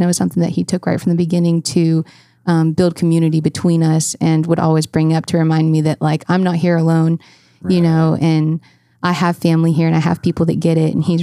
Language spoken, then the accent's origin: English; Texas, United States; And I'm from Texas, in case you didn't know.